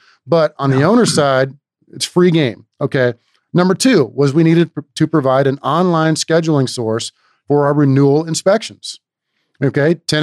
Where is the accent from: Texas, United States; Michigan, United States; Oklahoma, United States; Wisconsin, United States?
Texas, United States; Hey, I'm just picking on you. I'm from Texas. I can pick on you guys.